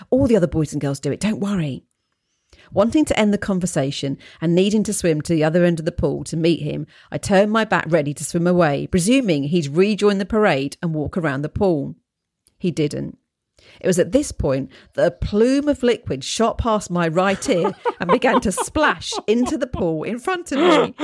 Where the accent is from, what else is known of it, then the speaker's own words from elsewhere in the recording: London, United Kingdom; Despite my drifterish tendencies and training from growing up in London, eyes down, hands in pockets